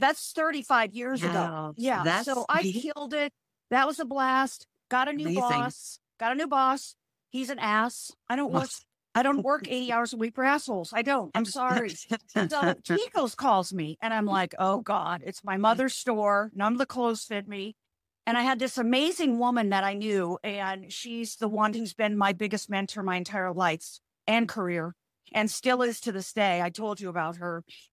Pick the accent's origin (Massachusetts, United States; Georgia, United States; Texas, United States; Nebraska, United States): Nebraska, United States; I am from Nebraska. Nobody's ever guessed. Like, everybody guessed I'm from New York or California or something.